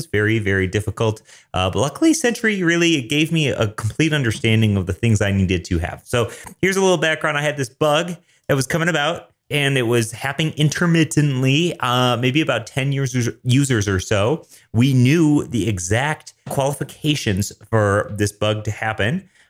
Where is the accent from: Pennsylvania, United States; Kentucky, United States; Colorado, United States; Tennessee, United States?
Colorado, United States; Denver; I'm a developer from Denver, Colorado.